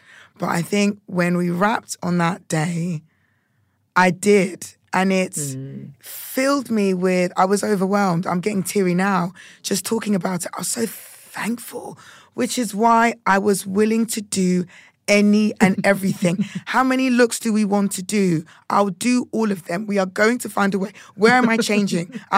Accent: United Kingdom; I also shy away from it, being a Brit and being Ghanaian.

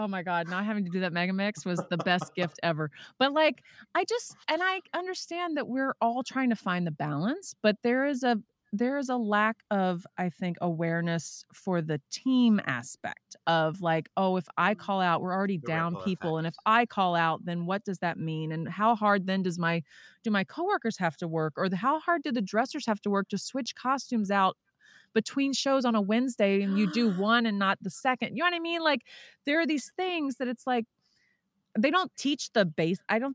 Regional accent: Texas, United States; I'm from Texas originally.

